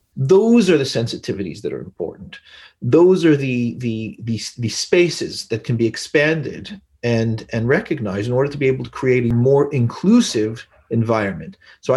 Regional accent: Los Angeles, California, United States; also born or lived in New York; as a Sephardi Jew growing up, I mean, I grew up in Los Angeles and then lived in New York

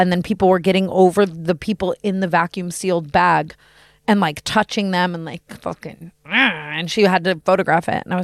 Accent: United States; I don't know if it's just us being American too.

